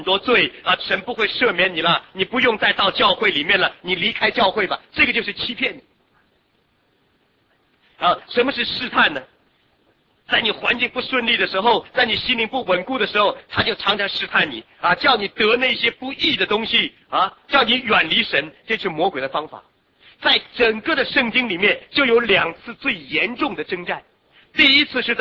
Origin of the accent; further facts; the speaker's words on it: China; 尤其我们中国人一讲到鬼，你想到什么？牛头马面啊，青面獠牙